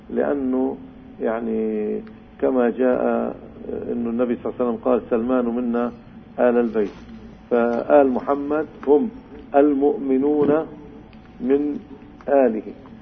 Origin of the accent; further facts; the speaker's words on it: Palestine; وهو المعمول به عندنا في فلسطين